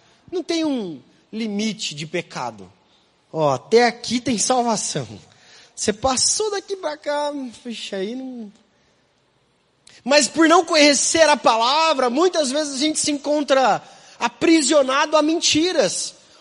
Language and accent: Portuguese; Mato Grosso do Sul, Brazil; eu lembro lá do interior do Mato Grosso do Sul, de onde eu vim